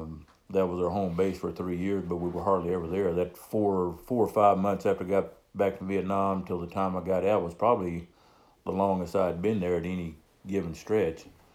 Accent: Cabot, Arkansas, United States; I came home in July and moved to Conway. I grew up in Cabot. That's where I went back to. I moved to Conway in August to start college.

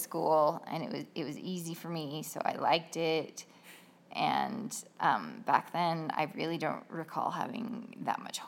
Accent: Idaho, United States; also born or lived in Utah; Growing up in Idaho and Utah, it was kind of a bubble.

